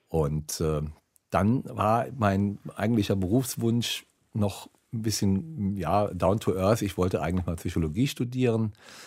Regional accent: Saarland, Germany; weil ich bin ja im Saarland groß geworden und im Saarland ist man ganz schnell ein renommierter Fotograf.

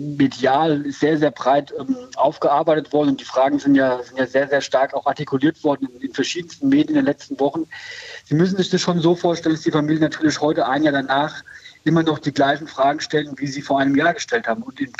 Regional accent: Hanau, Hesse, Germany; ob Sie in meiner Heimatstadt, wo ich mir sowas vorstellen könnte, so ein Anschlag stattfinden könnte in diesem Ausmaß oder überhaupt, hätte ich Ihnen gesagt, das ist undenkbar in Hanau.

